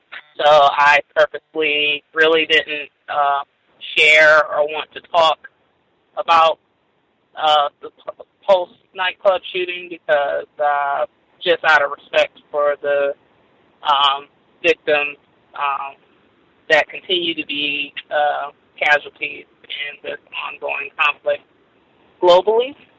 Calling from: Florida, United States; I just wanted to state real quick, because I'm calling from Florida.

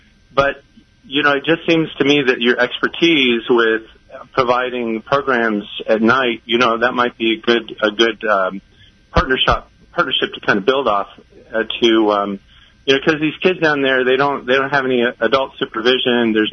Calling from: Westport, United States; I'm calling from the Westport area.

